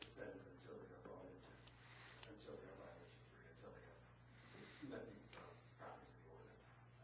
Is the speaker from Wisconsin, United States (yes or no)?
no; Palisades, New York, United States; from the Village of Palisades.